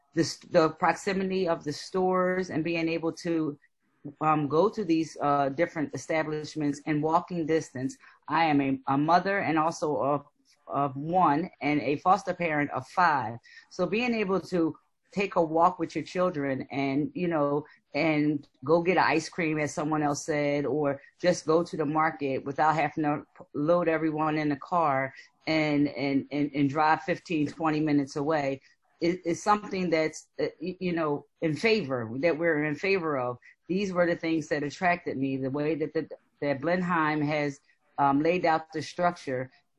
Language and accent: English; Philadelphia, Pennsylvania, United States; I'm originally from Philadelphia, so I relocated my family down here to Delaware.